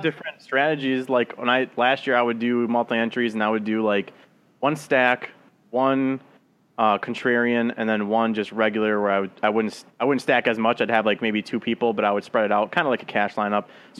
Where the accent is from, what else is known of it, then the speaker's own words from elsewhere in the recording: Wisconsin, United States; I doubted my own Brewers going into the season, not going to lie. I'm from Wisconsin.